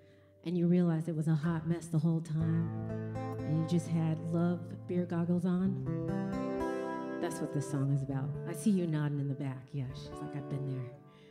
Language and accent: English; Jackson, Mississippi, United States; Happy to be back in Mississippi. I'm from Jackson originally, and so Mississippi is always home to me